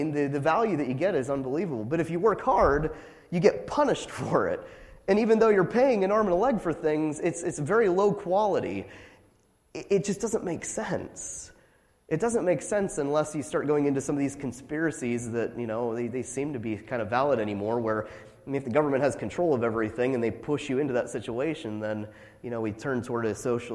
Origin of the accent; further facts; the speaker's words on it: Atwood, Pennsylvania, United States; You know, I grew up in Atwood over here